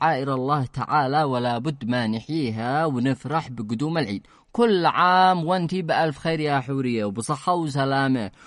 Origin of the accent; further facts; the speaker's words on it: Yemen; بيننا إحنا يمنيين أخو متعايشين بيننا من زمان